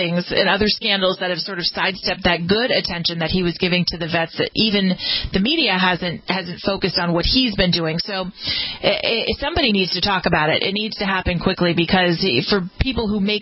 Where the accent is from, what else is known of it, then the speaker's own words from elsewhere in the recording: California, United States; especially in California, my home state